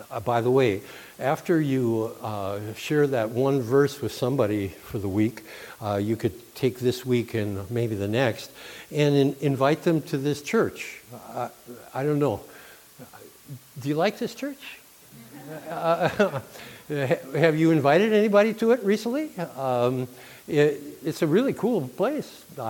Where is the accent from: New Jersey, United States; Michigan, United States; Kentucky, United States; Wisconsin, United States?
Wisconsin, United States; Allouez; and so we grew up together in Alloway, which is next to Green Bay, Wisconsin